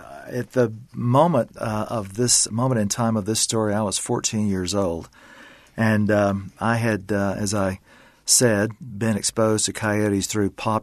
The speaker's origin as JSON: {"language": "English", "region": "Louisiana", "country": "United States", "tie": "born or raised there", "said": "whatever predators might be around where I was growing up in Louisiana"}